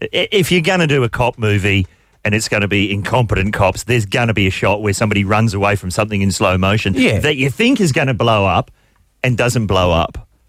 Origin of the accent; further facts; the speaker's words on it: New Zealand; born there; Tikawiti is a real place. That's where I was born in Kavali, New Zealand.